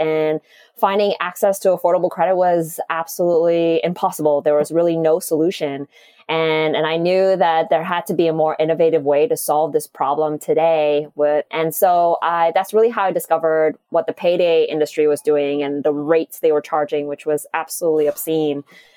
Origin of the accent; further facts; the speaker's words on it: Montreal, Quebec, Canada; also born or lived in Asia; now in United States; I'm originally from Montreal, worked in Asia. And then when I moved to the US